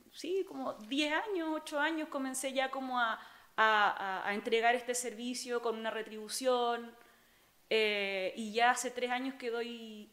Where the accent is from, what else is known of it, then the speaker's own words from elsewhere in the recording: Chile; now in Spain; Yo creo que acá en España, también sí. En Chile, en mi país